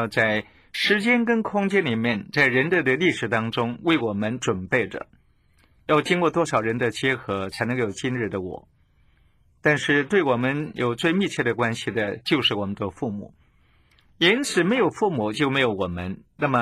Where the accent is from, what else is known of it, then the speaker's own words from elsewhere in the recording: China; 今天整个世界的潮流，就是我们中国人慢慢的也走向一个小家庭制度